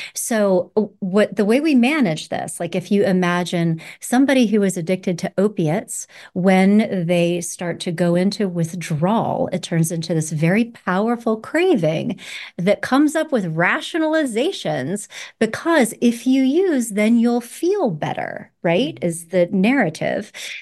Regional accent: Roanoke, Virginia, United States; I grew up in Roanoke, Virginia, the tobacco belt, during a time when it was quite fashionable to smoke cigarettes.

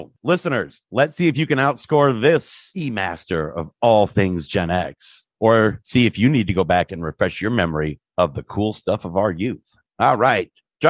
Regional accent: Midwest, United States; accent: Midwestern; It's my Midwestern accent.

